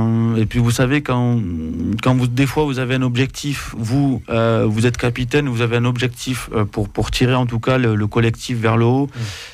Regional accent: Arbon, Occitanie, France; J'ai voulu revenir à mes racines parce que je suis montagnard, je viens des Pyrénées. J'ai grandi à Arbon, au-dessus d'Aspet.

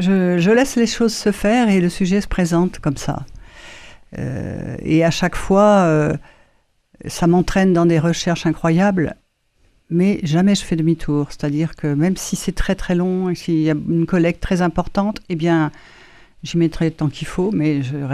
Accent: Paris, Île-de-France, France; born there; moved away as an adult; also born or lived in Brittany; now in Landes, France; mes racines à moi sont dans les Hautes-Alpes. Alors oui, bon, pour être plus clair, je suis née à Paris. Et à 20 ans, je suis partie en Bretagne.

